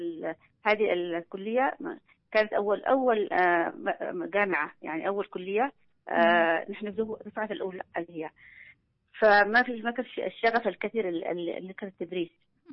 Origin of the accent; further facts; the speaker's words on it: Taiz, Taiz Governorate, Yemen; ولدت في تعز، درست المرحلة الابتدائية وفي مدرسة سبع، والإعدادية في مدرسة الثانوية والإعدادية في مدرسة بلقيس البنات. التحقت بجامعة تعز كلية العلوم تخصص كيمياء بيولوجي.